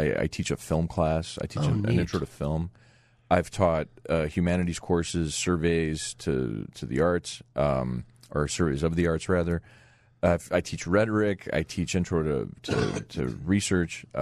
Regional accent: Cicero, Illinois, United States; Because growing up in Cicero in the 70s and 80s was rough, right?

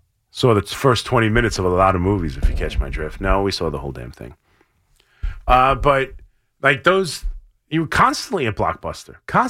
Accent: Long Island, New York, United States; I didn't grow up in. I grew up on Long Island, so I don't.

